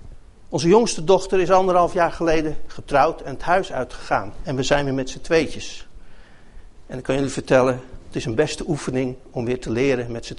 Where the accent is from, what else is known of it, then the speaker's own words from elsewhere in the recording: Netherlands; Maar ik ben wel Nederlander.